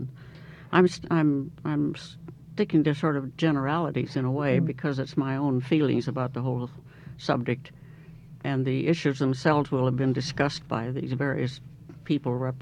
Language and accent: English; Fairbanks, Alaska, United States; This is the kind of thing that I remember from my growing up in Fairbanks